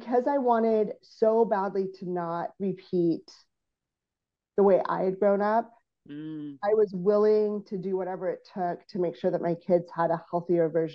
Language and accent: English; Texas, United States; now in Seattle, United States; I mentioned that I grew up in Texas, and when we moved to Seattle the very first summer, I mean, I grew up in a pretty small town that it was very, very white.